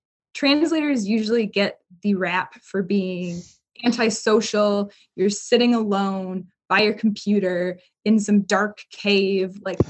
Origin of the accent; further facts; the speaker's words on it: Milwaukee, Wisconsin, United States; Yeah, so I was born and raised in Milwaukee, as you can probably tell by my accent.